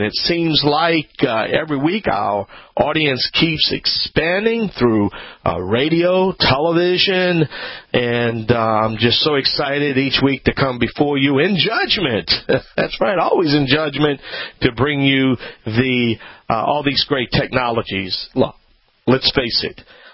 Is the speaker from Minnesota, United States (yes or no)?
no; Louisiana, United States; I am the Cajun man from the Bayou Land.